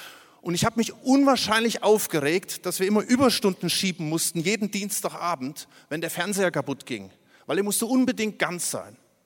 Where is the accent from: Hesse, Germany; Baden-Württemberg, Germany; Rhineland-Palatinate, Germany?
Hesse, Germany; Ich komme aus dem Dill-Kreis. Das hört man an dem L und an dem R. Das ist am Rande des Siegerlandes, des pietistischen Siegerlandes.